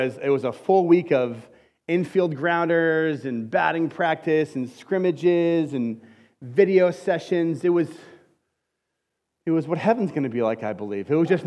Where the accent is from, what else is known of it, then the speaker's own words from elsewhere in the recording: Arizona, United States; growing up in Arizona, pre-internet, and there's no team in Arizona at this point